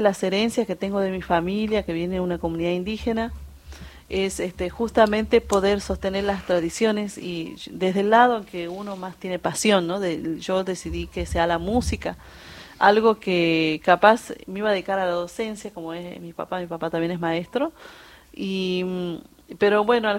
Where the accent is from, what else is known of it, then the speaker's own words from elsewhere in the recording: Cerro Quemado, Jujuy, Argentina; Como a veces algunos turistas aparecen por la Quebrada de Humahuaca y nos hacemos am